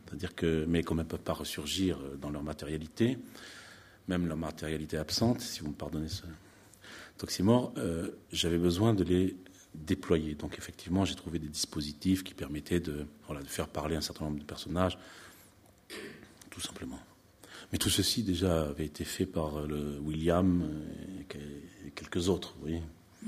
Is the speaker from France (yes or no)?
yes; Nouvelle-Aquitaine, France; born there; Je voyais mourir le territoire sur lequel j'étais né, c'est-à-dire le village dans lequel je suis né en Corrèze.